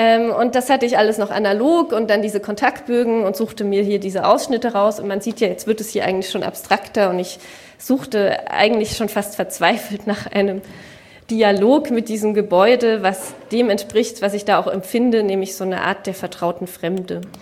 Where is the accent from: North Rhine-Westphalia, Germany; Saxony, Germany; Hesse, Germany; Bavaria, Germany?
Saxony, Germany; ursprünglich komme ich eben aus der Gegend, aus Sachsen.